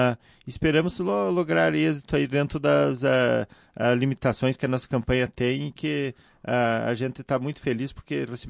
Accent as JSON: {"language": "Portuguese", "town": "Lagoa Vermelha", "region": "Rio Grande do Sul", "country": "Brazil", "tie": "born or raised there", "said": "Sim, nasci aqui em Lagoa Vermelha."}